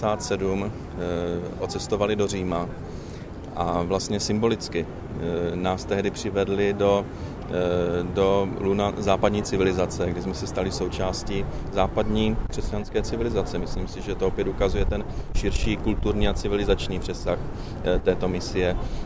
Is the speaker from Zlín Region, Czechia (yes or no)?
yes; Uherské Hradiště, Zlín Region, Czechia; jsem se narodil a vyrůstal v Uherském Hradišti